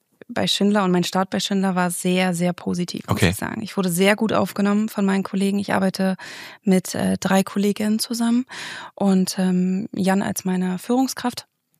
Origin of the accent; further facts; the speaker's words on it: Berlin, Germany; also ich bin Berlinerin.